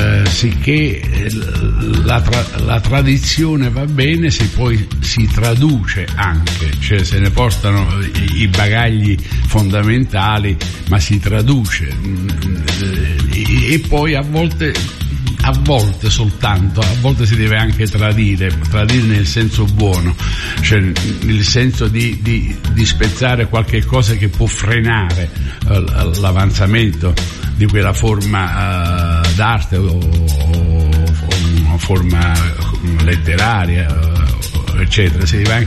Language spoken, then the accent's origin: Italian; Castellammare di Stabia, Campania, Italy; a Castellammare, che è il mio paese d'origine